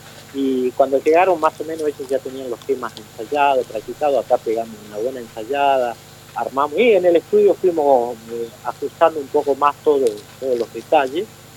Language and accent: Spanish; Tartagal, Salta, Argentina; moved away; yo cuando me fui de Tartagal era un pueblo y ahora ya es una ciudad.